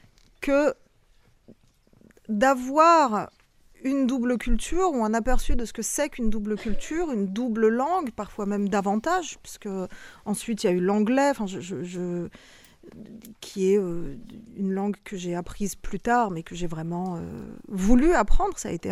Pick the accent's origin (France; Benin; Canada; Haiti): France; French is a second language; Je suis née en France. J'ai parlé français tôt. Enfin, j'ai fait toute ma scolarité jusqu'à mes études, du moins, en France. Et pourtant, ce n'est pas ma langue maternelle.